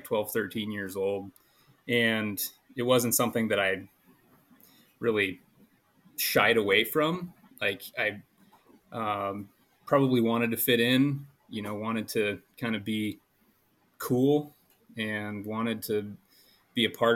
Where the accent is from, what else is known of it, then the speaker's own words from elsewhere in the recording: Omaha, Nebraska, United States; So yeah, I grew up in Omaha, parents were always divorced, you know, since I was a young kid.